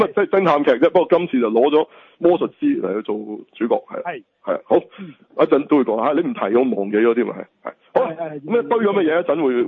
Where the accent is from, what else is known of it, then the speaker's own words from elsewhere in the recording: Hong Kong; 我哋香港人真系要赞啊